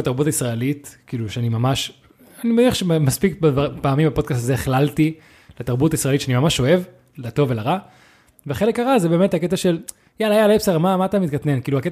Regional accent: Spain; אני גדלתי בספרד, יש כזה קלאש בין ספרד לצרפת, בקטע של אגו.

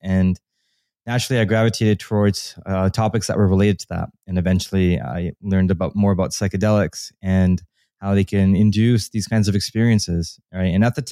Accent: Canada; And I'm Canadian.

